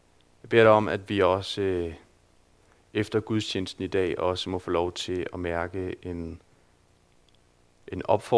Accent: Region of Southern Denmark, Denmark; now in Aarhus, Denmark; Jeg kommer ned fra Sønderjylland af, har nogle forældre dernede, der hedder Annemette og Ole.

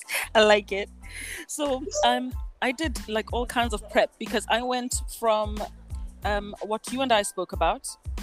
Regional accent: Vereeniging, Gauteng, South Africa; also born or lived in Mahikeng / Qwaqwa / Mount Fletcher / Eastern Cape; and I grew up in Vereeniging and in Qwaqwa and in Mount Fletcher and then boarding schools and university around the Eastern Cape.

